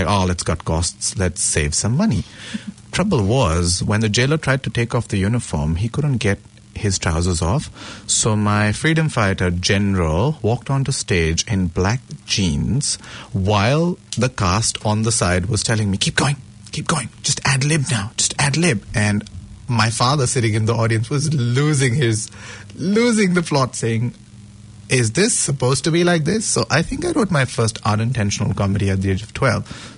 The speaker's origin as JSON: {"language": "English", "country": "India", "first_language": "Marathi", "second_language": "English", "said": "And then Marathi is my mother tongue. I learned it as I was growing up. So everybody around me spoke Marathi."}